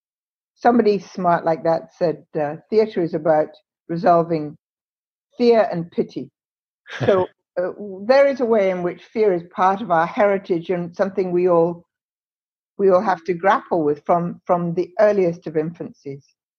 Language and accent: English; Canada; But I'm in the very, very lucky position as a Canadian psychiatrist